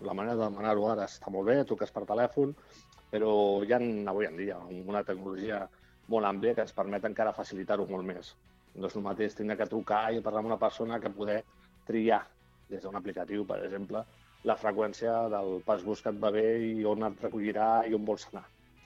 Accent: Barcelona, Catalonia, Spain; tu i jo venim de Barcelona, ja tenim més costum d'agafar el transport públic

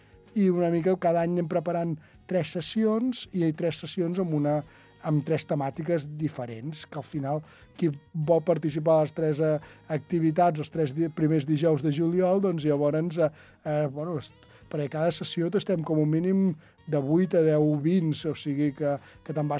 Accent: Sant Sadurní d'Anoia, Catalonia, Spain; jo soc de Sant Sadurní i en sé molt de vins escumosos, en sé molt del cava.

